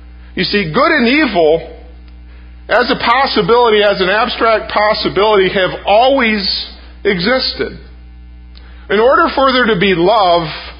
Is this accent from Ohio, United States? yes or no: no; Michigan, United States; where I come from Michigan, so that tells you something right there.